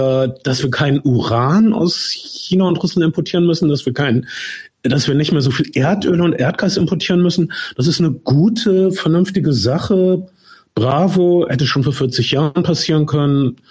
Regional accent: North Rhine-Westphalia, Germany; Und ich bin in Nordwestfalen aufgewachsen

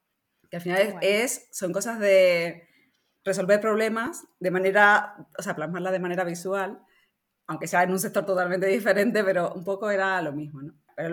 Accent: Seville, Andalusia, Spain; now in Madrid, Spain; Soy de Sevilla, estudié Bellas Artes, la especialidad de diseño, y luego me pasé a Madrid. Bueno, realmente hice la especialidad de diseño en Madrid. Y desde entonces, pues mira, hace más de 20 años ahí currando.

